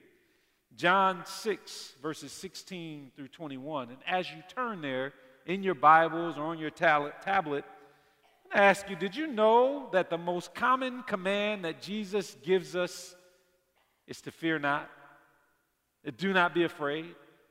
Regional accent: Detroit, Michigan, United States; I mean, I grew up in Detroit, a city that was like 95% African-American when I was growing up

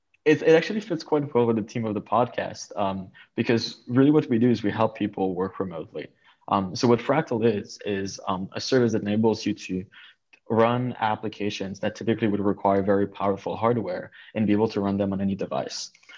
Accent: Quebec City, Quebec, Canada; I grew up in Quebec City. I did most of my schooling, you know, in a town not too far away from there.

